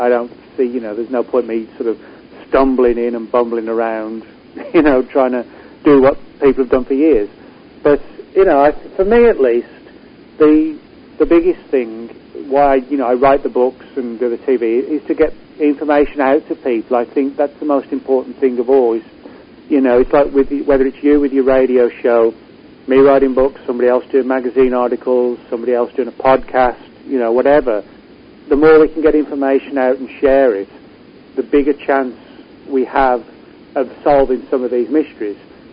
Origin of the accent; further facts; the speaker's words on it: West Midlands, United Kingdom; But no, I'm English. But I was born in England, grew up in central England, about 20 miles from a city called Birmingham. Birmingham's about 120 miles north of London. I was about 20 miles north of Birmingham.